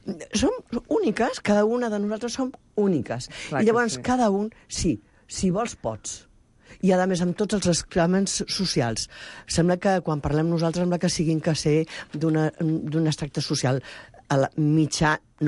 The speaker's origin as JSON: {"language": "Catalan", "town": "Barcelona", "region": "Catalonia", "country": "Spain", "tie": "born there", "said": "Quarta generació del Barça, i que em perdonin els de l'Espanyol i tal. I... És que vaig néixer a les Corts."}